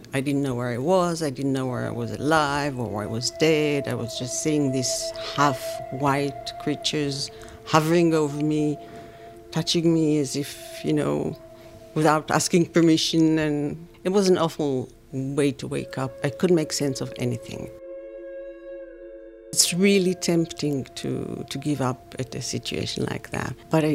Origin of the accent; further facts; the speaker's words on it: Jerusalem, Jerusalem District, Israel; I was born in Jerusalem and grew up there.